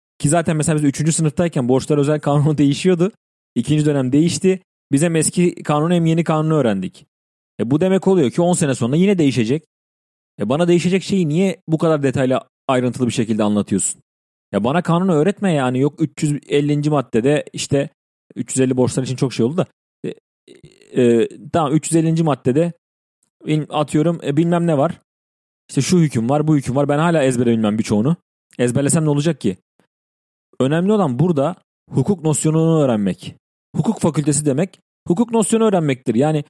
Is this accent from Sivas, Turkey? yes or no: no; İzmir, Turkey; Ben kendi ailemle birlikte yaşıyordum. İzmirliyim, 9 Eylül'de okuyordum.